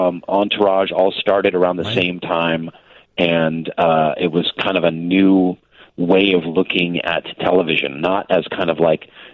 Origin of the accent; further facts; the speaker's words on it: Seattle, Washington, United States; also born or lived in Wilmette, Illinois; Yeah, so I was born and raised mostly in Seattle, and my parents moved to Wilmette, and I ended up going to New Trier High School.